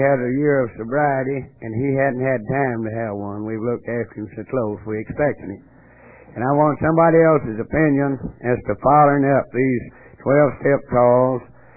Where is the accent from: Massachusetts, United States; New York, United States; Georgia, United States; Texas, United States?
Georgia, United States; I'm an alcoholic. I'm from Area 15 up in northwest Georgia.